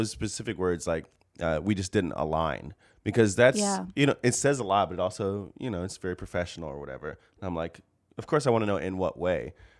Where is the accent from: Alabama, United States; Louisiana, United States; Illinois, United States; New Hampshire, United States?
Illinois, United States; Chicago; you know, I'm Chicagoan, and so I will cling to that Jordan mantle forever.